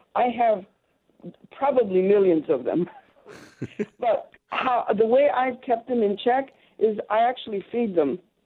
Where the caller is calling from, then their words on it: Tucson, Arizona, United States; We have in Tucson, well, I'm calling from Tucson.